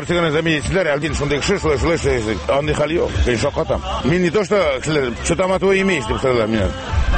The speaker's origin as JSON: {"language": "Tatar", "town": "Agryz", "region": "Tatarstan", "country": "Russia", "tie": "born or raised there", "said": "Мин татар кешесе. Мин татар малае. Мин туып үстем Әгерҗедә. Әгерҗедән инде армияга әгерҗегә кайттым."}